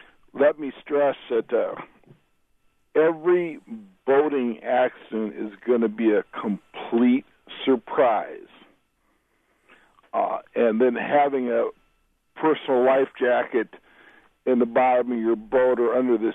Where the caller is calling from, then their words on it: Kelly, Iowa, United States; I'm calling from Kelly, Iowa.